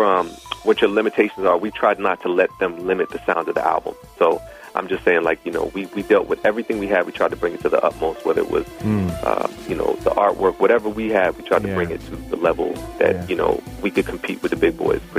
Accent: Jamaica; I mean, I'm from a Caribbean background. You know, I mean, I grew up in Jamaica, spending summers with my family

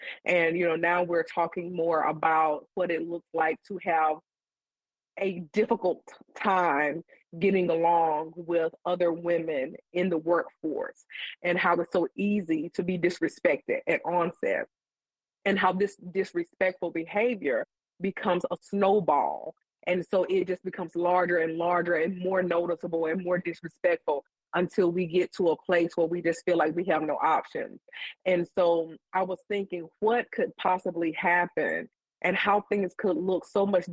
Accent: Alabama, United States; I grew up in Alabama. I'm a Southerner. I live in Florida now.

